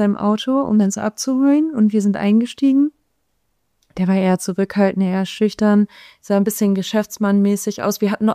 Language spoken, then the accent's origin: German; Berlin, Germany; ich komme aus Berlin